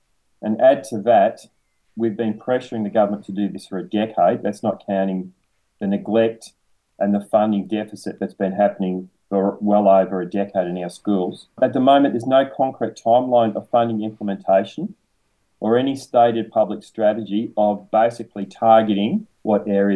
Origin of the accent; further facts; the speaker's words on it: Victoria, Australia; I come from Northern Victoria. You can probably tell from the accent. Very few kids in my generation actually did HSC at the time. Very few of my family even finished high school. I didn't finish high school. I worked in factories for 10 years.